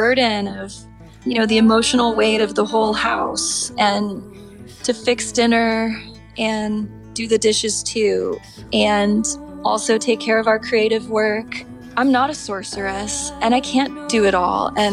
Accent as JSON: {"language": "English", "town": "Dallas", "region": "Texas", "country": "United States", "tie": "born or raised there", "lives_now": "Los Angeles, United States", "said": "Yeah, I grew up in Dallas, and then I moved to Austin to go to college at UT"}